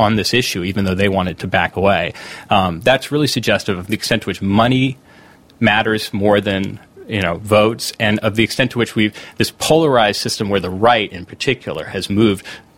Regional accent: Connecticut, United States; When Joe Lieberman, my home state senator, essentially killed off the public option

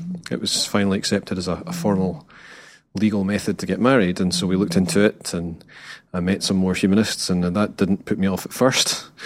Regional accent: Scotland, United Kingdom; East, under a bit of sufferance, I must say, because I hail originally from the west of Scotland as well

